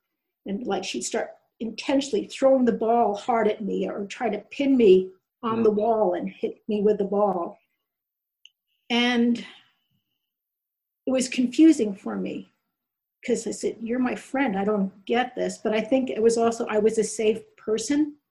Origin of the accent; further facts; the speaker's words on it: Hollis, New York, United States; And when I grew up in Hollis, New York, and we moved a little further out, and I can remember, it's kind of like what someone was saying, well, then we were the Jewish family